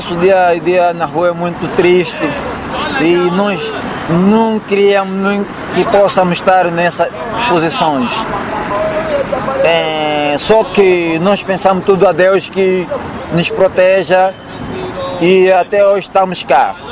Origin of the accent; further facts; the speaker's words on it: Malanje, Angola; moved away; E cresci em Malanje, saí em 92, de lá para aqui, em tempo de desconflito, e até hoje existo aqui.